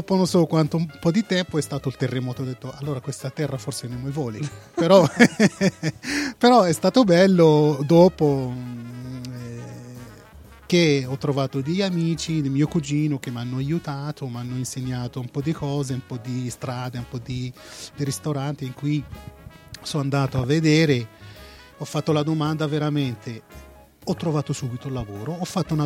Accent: Casablanca, Casablanca-Settat, Morocco; Italian is a second language; moved away as an adult; now in Italy; sono nato in Marocco 8 febbraio del 70. Proprio origine Casablanca. In Italia sono venuto nel 94, ma direttamente Casablanca, Sardegna

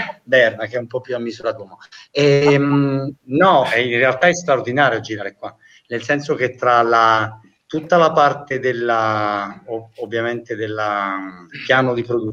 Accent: Naples, Campania, Italy; Non avrò mai più il coraggio di dire da napoletano, assolutamente.

